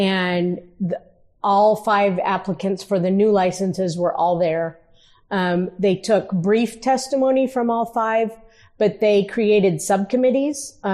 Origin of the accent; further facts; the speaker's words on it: Neely, Nebraska, United States; I grew up in Neely, Nebraska.